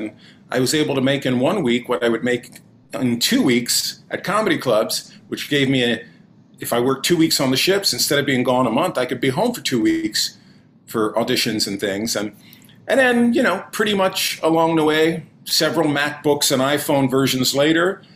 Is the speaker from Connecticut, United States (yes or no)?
no; Florida, United States; And I grew up in Palm Beach County, Florida.